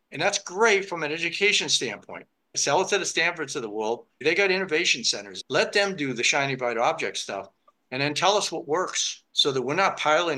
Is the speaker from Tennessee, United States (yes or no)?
no; Pennsylvania, United States; also born or lived in New England / Vermont / Southern California; But I grew up in Western Pennsylvania, coal mining town, then moved to New England.